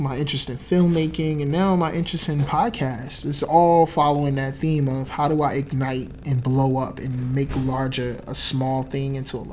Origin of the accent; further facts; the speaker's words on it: New Jersey, United States; And I was from Jersey.